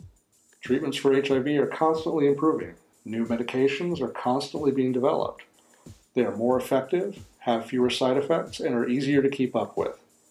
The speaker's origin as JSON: {"language": "English", "town": "Dallas", "region": "Texas", "country": "United States", "said": "from Dallas, Texas."}